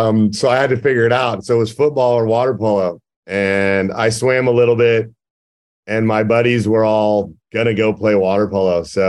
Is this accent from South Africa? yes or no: no; Orinda, California, United States; I grew up in Orinda. And I was a baseball player, and tennis were kind of my two major sports.